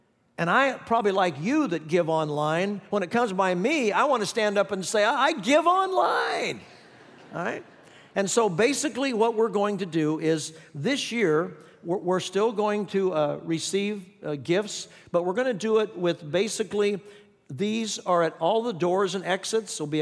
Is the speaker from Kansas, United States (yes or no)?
yes; Kansas, United States; now in Phoenix, United States; When I grew up in the Midwest in Kansas, often the kids would go from mission trips from Indiana and Ohio and Kansas, the Midwest.